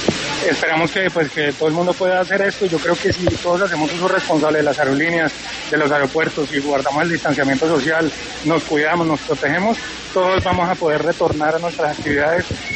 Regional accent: Cali, Valle del Cauca, Colombia; now in Bogotá, Colombia; yo vivo en Bogotá hace 20 años, soy de Cali, pero vivo en Bogotá hace 20 años y mi novia vive aquí, entonces estamos siempre entre Bogotá y Cartagena.

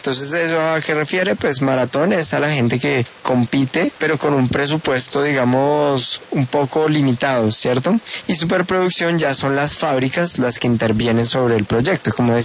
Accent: Colombia; Y ahí es cuando nos encaminamos a tener nuestra participación como colombianos en el Rally Dakar en la categoría de cuatris.

